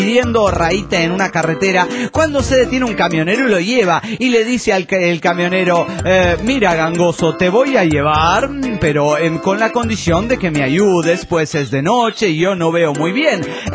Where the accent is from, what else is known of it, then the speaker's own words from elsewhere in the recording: Monterrey, Nuevo León, Mexico; de Monterrey, Nuevo León, México.